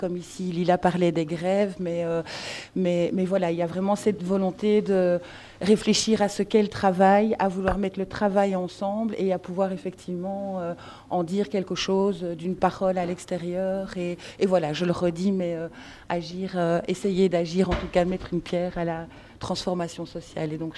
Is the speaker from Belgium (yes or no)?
yes; Belgium; Donc moi, je viens de Belgique, et donc en Belgique, on ne voit pas ça, ça n'existe pas.